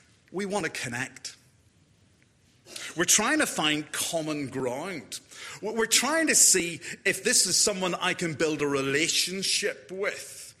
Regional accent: Ireland; I'm not from round here, and I come from Ireland.

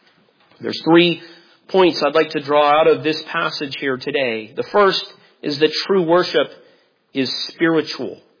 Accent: Indianapolis, Indiana, United States; I grew up in Indianapolis, Indiana

